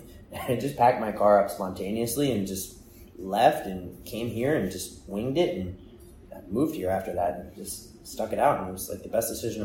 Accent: Maryland, United States; Yeah, I was born and raised in Maryland, like outside of Annapolis.

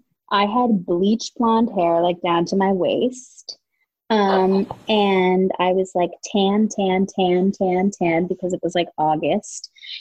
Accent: Ridgewood, New Jersey, United States; But then I grew up in Ridgewood, New Jersey.

